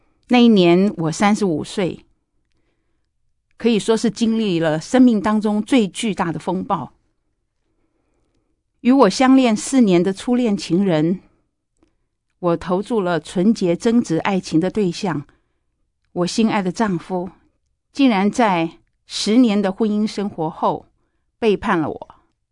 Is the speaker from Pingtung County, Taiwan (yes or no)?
yes; Fangliao, Pingtung County, Taiwan; born there; 过去我出生在屏东的一个小乡镇，叫枋寮乡，也就是火车站的终点。这是一个非常小的渔村，只有几条小街